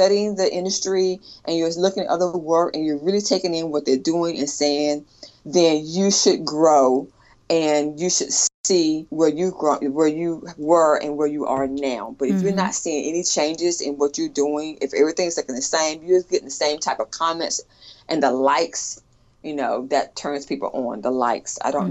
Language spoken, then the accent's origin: English; North Carolina, United States; I'm from North Carolina, so I've had going back and forth home all in the last 2.5 months